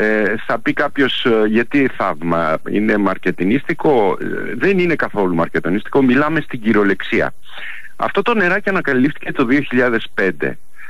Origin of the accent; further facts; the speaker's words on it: Greece; Εγώ λέω λοιπόν, σαν Έλληνας που είμαι